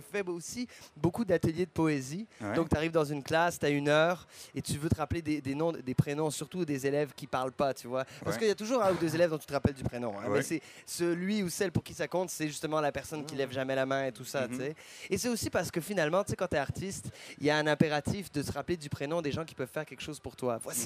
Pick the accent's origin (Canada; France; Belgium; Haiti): Canada; Montreal, Quebec; also born or lived in Algeria / New Brunswick / Ontario; Et on est parti d'Algérie. Ensuite, quand j'étais tout bébé, j'ai grandi à Montréal et à Moncton, au Nouveau-Brunswick, chez les Acadiens, et à Ottawa, en Ontario. Donc, je suis Monsieur Passeport.